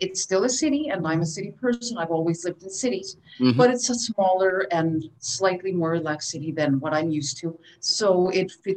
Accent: Philadelphia, Pennsylvania, United States; also born or lived in Puerto Rico; So I happened to be born there. Then they moved to Philadelphia so that my father could get his PhD at the University of Pennsylvania.

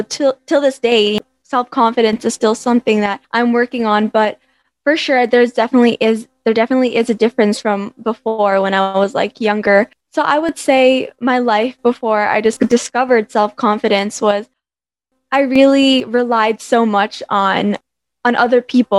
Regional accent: Canada; also born or lived in Ireland; now in Philippines; I was born in Ireland, then I was raised in Canada, and currently I'm in the Philippines

